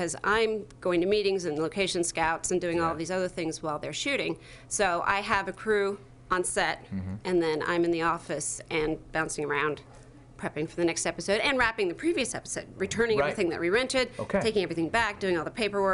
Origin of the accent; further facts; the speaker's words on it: Pennsylvania, United States; now in North Carolina, United States; Pennsylvania